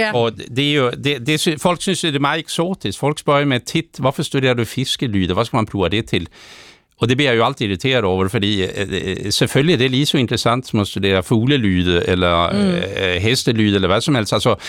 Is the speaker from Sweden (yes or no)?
yes; Sweden; Danish is a second language; now in Denmark; Jeg er jo fra Sverige, og jeg kom til Danmark, det er faktisk 30 år siden nu